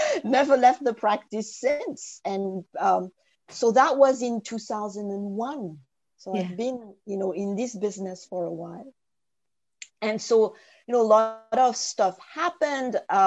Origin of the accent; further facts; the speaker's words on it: France; English is a second language; I was born and raised in France and didn't get to learn English until my teenage years.